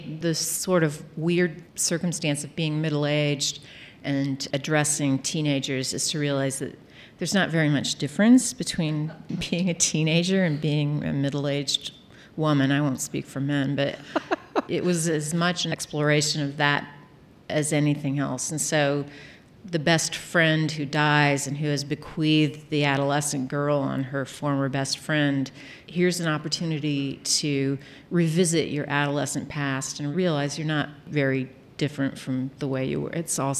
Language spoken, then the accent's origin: English; Wichita, Kansas, United States; the premise is about a serial killer who was in my hometown, Wichita, the BTK.